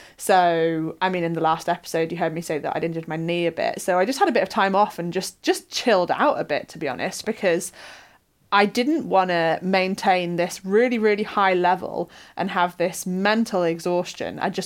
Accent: Sheffield, Yorkshire and the Humber, United Kingdom; the Tour de Yorkshire came through my hometown Sheffield in 2014.

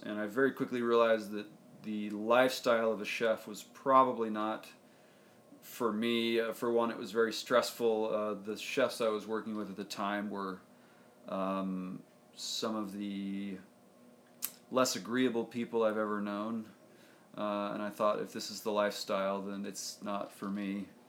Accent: Utah, United States; And I grew up in Utah, and Utah is not known for its culinary culinary endeavors

